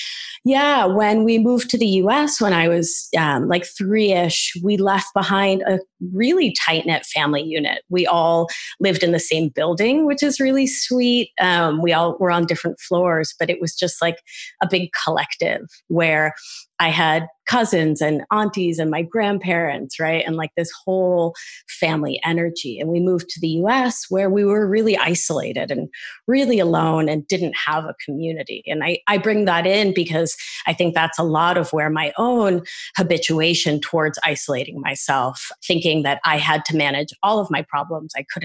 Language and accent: English; Argentina; English is a second language; now in United States